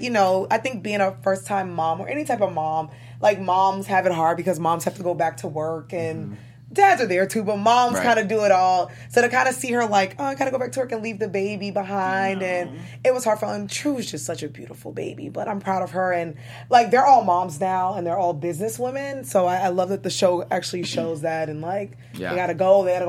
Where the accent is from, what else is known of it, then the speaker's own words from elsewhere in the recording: New York, United States; Because I'm from a New Yorker.